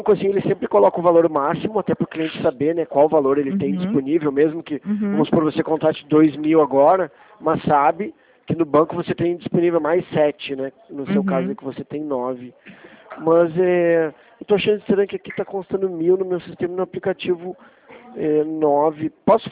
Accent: Porto Alegre, Rio Grande do Sul, Brazil; also born or lived in Florianópolis; Eu sou de Porto Alegre, mas eu morei em Floripa.

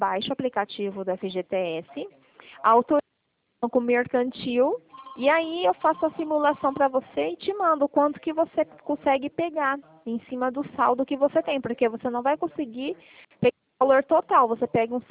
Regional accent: São Paulo, Brazil; Eu, São Paulo.

